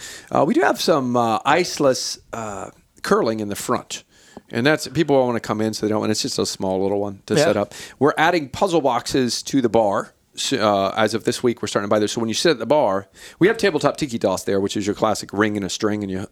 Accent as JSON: {"language": "English", "town": "Greenfield", "region": "Ohio", "country": "United States", "said": "I'm from Greenfield, Bainbridge, Chillicothe area"}